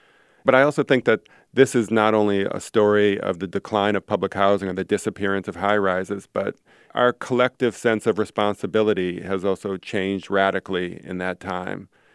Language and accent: English; Chicago, Illinois, United States; Yeah, well, I'm a Chicagoan, and you are too, so I know you can understand this.